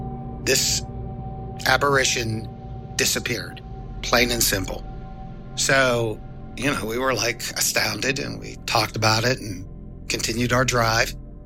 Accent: Pennsylvania, United States; now in Harrisburg, United States; And me and my ex-wife, born and raised in Allegheny, moved to Beaver County before we moved to Harrisburg.

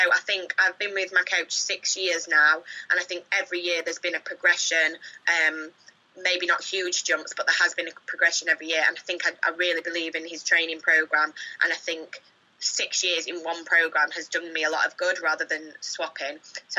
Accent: Scotland, United Kingdom; obviously being a Scottish athlete, I think the Commonwealth Games are extra important

